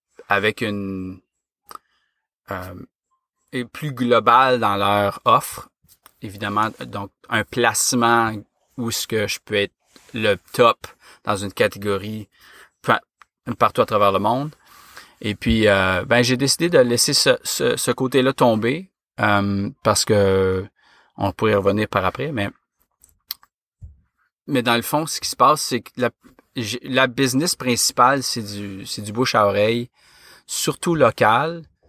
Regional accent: Ottawa, Ontario, Canada; je suis d'Ottawa, au Canada.

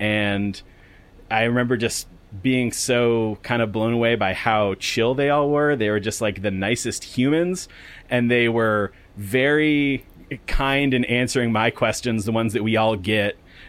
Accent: Connecticut, United States; I'm originally from Connecticut, so I still have a lot of friends and my family are there.

